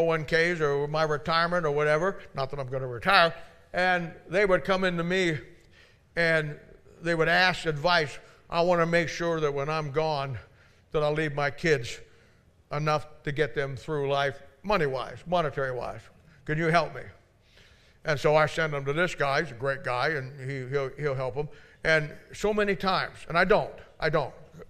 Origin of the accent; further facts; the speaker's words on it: Ohio, United States; I grew up in Amish country. Canton, Ohio, to the north has Hartville. Down to the south, it's all Amish.